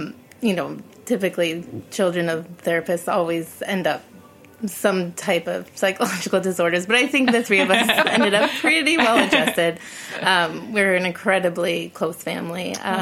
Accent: Chicago, Illinois, United States; So I grew up in the suburbs of Chicago, not the city.

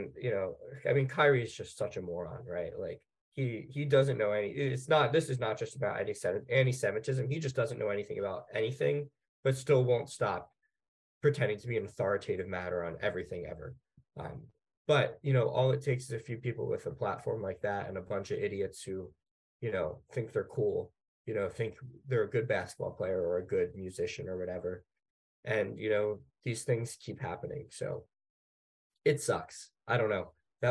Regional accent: Northeast, United States; even if you are Jewish, I mean, we're from the Northeast

